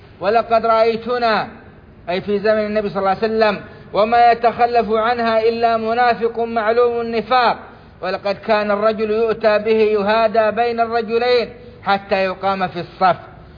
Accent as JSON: {"language": "Arabic", "country": "Saudi Arabia", "said": "ومنها بلادنا السعودية"}